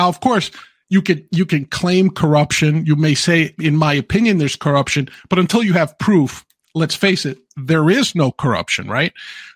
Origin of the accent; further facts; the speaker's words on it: New York, United States; We also have Christopher Skelly, I believe, from my home state here in New York.